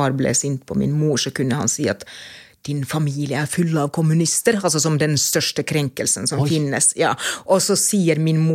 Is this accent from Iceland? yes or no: no; Lahti, Päijänne Tavastia, Finland; Norwegian is a second language; moved away; jeg er født og oppvokst i Lahti. I Finland så er det ikke sånn at alle automatisk starter med engelsk som første fremmedspråk på skolen.